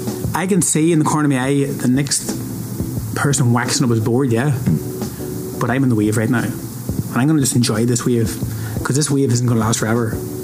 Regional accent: Dublin, Leinster, Ireland; because obviously it's Dublin, isn't it?

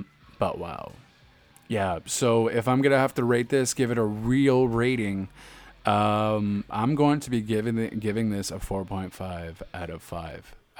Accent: Canada; By the way, I'm Canadian.

